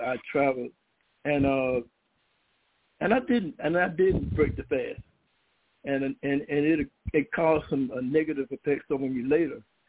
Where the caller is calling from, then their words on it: Melbourne, Florida, United States; I'm calling from Melbourne, Florida.